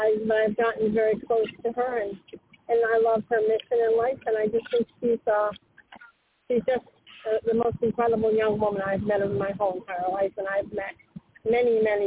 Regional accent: Chatham, Massachusetts, United States; also born or lived in Connecticut; From Chatham, Massachusetts.

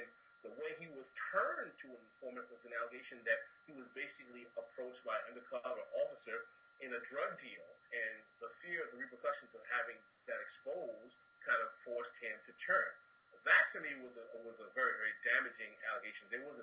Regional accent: New York City, New York, United States; go-to respectable civil rights leader was not always the position that he was viewed as when I was growing up in New York City.

